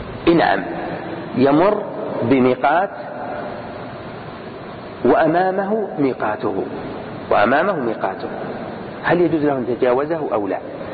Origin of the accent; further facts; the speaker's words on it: Al-Qassim, Saudi Arabia; ونحن من أهل نجد القصيم من نجد.